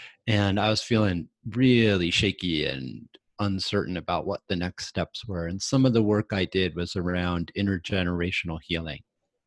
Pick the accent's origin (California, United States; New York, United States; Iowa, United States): New York, United States; New York City; born there; I was born in New York. New York City. I was born in Queens, but she lived in Brooklyn.